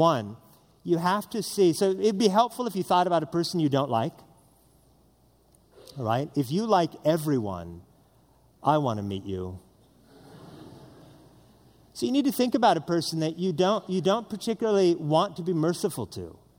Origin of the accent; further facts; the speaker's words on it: Northwest, United States; And I'm from the Northwest, which is not the South.